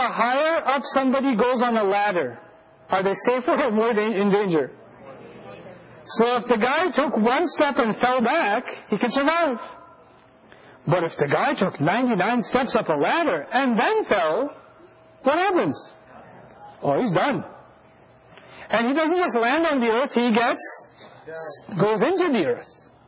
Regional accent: India; It isn't, because I'm Indian, I and others are human beings.

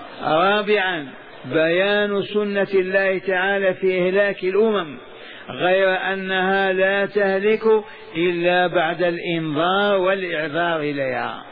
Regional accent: Saudi Arabia; ونحن بخاصة سعوديين راغبين في هذا

